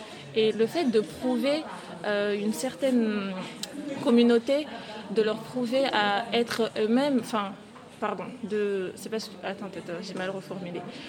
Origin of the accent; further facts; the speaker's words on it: Mayotte; je suis d'origine comorienne. Donc je viens du Nil et précisément de Mayotte, qui est un territoire français. Donc qui fait partie des territoires d'outre-mer. Et donc je suis née là-bas, donc je suis d'origine mahoraise